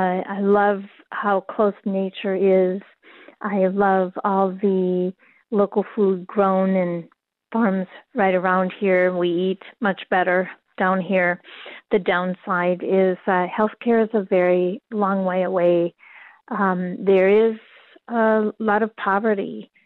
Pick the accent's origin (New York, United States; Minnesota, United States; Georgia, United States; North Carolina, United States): Minnesota, United States; Minneapolis; now in Lanesboro, United States; I moved here a few years ago from the Twin Cities, from Minneapolis.